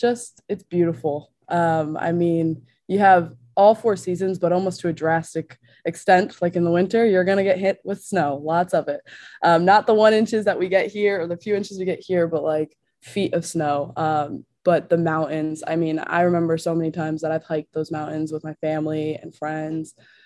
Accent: New Hampshire, United States; even at the D3 level in New Hampshire, like, our town bou

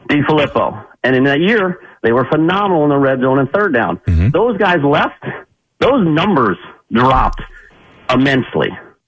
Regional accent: Cheltenham, South West England, United Kingdom; now in Jersey; And I grew up in Cheltenham. I'm obviously now in Jersey.

